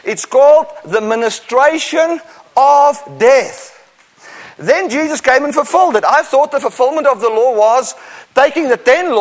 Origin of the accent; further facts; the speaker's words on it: South Africa; You know, I come from South Africa. In the northern parts of South Africa, it's very dangerous.